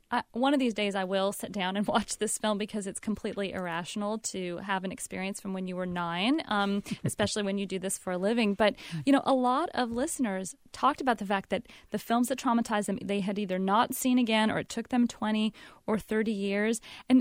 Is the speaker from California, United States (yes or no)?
yes; California, United States; I'm 9 years old. I'm growing up in Southern California. My grandmother's visiting from Ohio.